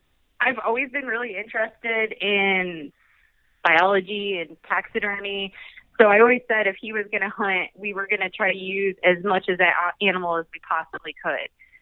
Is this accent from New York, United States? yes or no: no; Chicago, Illinois, United States; moved away as an adult; now in Brooksville, United States; I grew up in Chicago, and I moved to Florida about 20 years ago. And we currently reside in Brooksville, Florida.